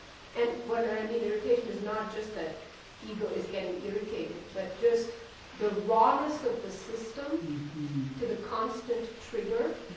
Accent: India; I grew up in India

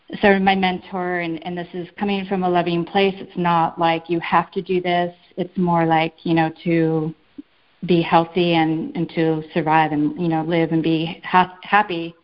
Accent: Chico, California, United States; I'm from Chico, California.

